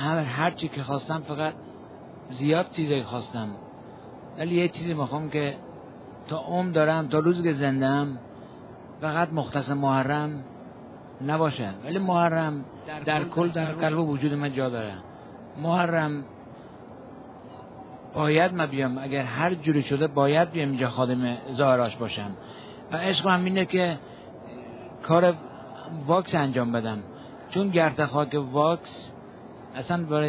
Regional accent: Hamadan, Iran

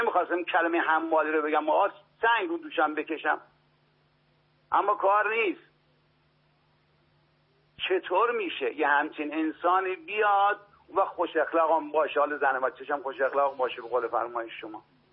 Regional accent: Qom, Iran; من طلبه نیستم، تو قم بزرگ شدم

